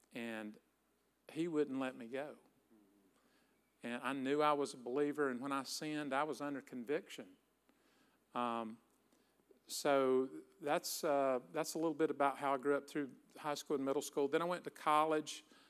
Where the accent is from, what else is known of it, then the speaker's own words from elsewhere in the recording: the South, United States; Hey, I'm from the South. You're from the North.